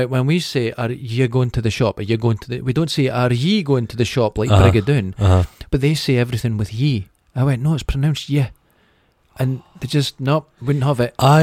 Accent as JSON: {"language": "English", "region": "Scotland", "country": "United Kingdom", "accent": "Scottish", "said": "oh, so my own Scottish accent sounds more Irish and not good enough."}